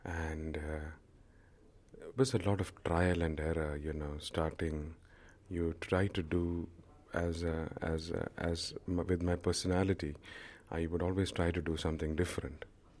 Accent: Kerala, India; I'm born in Kerala. I'm from Kerala in the from South India, but I work in New Delhi.

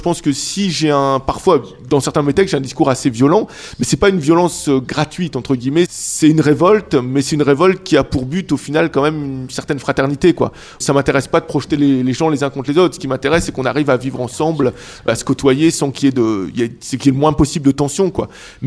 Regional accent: France; J'ai des origines guadeloupéennes. J'ai grandi en France

